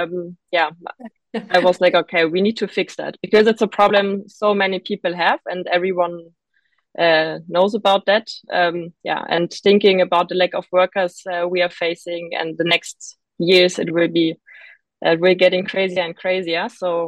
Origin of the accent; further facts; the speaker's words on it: Berlin, Germany; growing up in Berlin, for me, many things were like so natural and obvious.